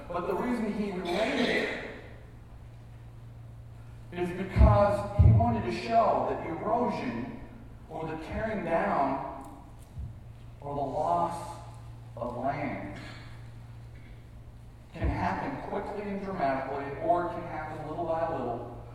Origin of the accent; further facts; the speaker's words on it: Texas, United States; I'm from Texas, we always say Holy Ghost.